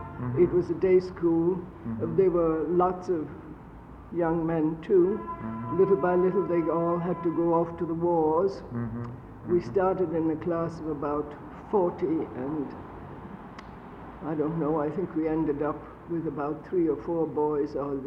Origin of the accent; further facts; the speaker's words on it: Rome, Lazio, Italy; And I was brought up in Rome and went to the university there.